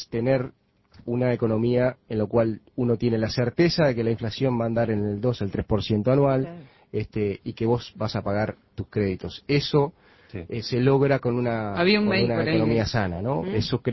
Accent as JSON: {"language": "Spanish", "country": "Uruguay", "said": "Yo soy optimista del Uruguay. Creo que vamos en el camino."}